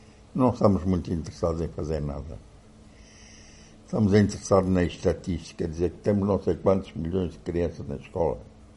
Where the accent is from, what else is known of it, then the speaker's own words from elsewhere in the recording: Benguela, Angola; Tive 6 meses em Benguela, que é a minha terra.